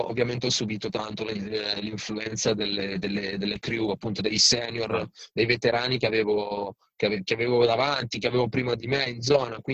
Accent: Varese, Lombardy, Italy; io sto a Varese innanzitutto, sono nato a Varese, sto a Varese e rappo praticamente da 10 anni

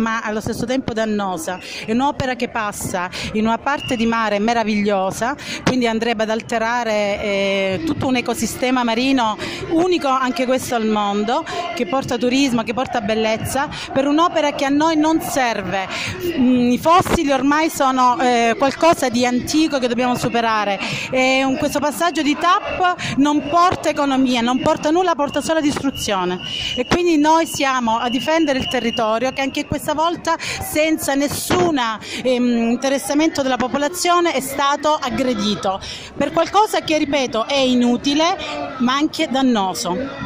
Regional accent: Lecce, Apulia, Italy; vengo da Lecce, dalla Puglia, Salento, e sono qui per due questioni molto serie.

